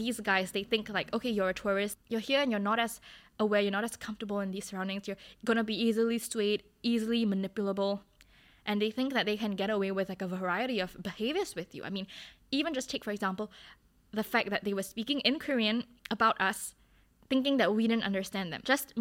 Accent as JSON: {"language": "English", "country": "Singapore", "said": "I'm literally telling you, I'm from Singapore and we speak English."}